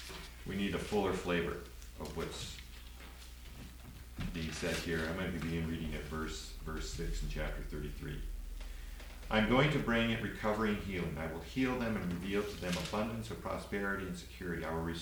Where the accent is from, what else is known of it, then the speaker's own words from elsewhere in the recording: Tacoma, Washington, United States; also born or lived in Los Angeles, United States; I was living in Los Angeles, and I was born and raised in Tacoma in the Pacific Northwest here